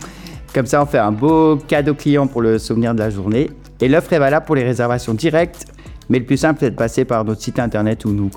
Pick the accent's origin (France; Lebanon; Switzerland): Switzerland; Exactement, donc on vient les deux de la Suisse.